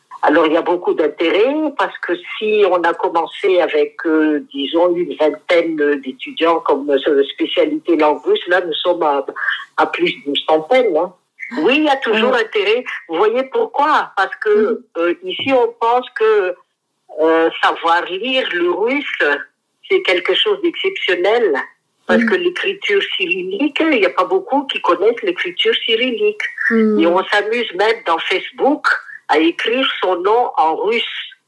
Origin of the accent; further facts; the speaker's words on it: Madagascar; qui ont travaillé chez nous à Madagascar.